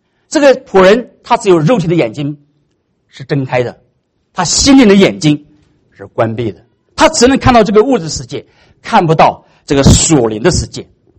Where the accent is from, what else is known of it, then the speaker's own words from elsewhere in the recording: China; 好多人说好人一生平安，我们中国人喜欢讲这些话